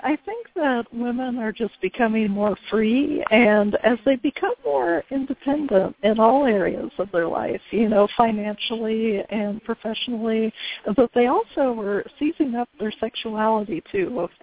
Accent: Indiana, United States; I was raised in Indiana, you know, and so I actually didn't have a lot of those experiences until like 18, you know, in college

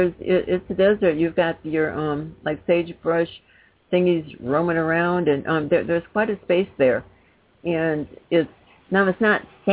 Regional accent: Illinois, United States; I grew up in Illinois, and there's an awful lot of flat.

